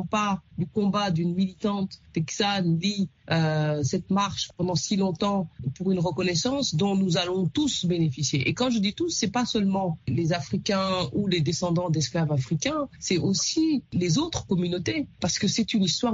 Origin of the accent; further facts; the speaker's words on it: Dakar, Senegal; je suis né au Sénégal, j'ai grandi à Dakar, en face de l'île de Gorée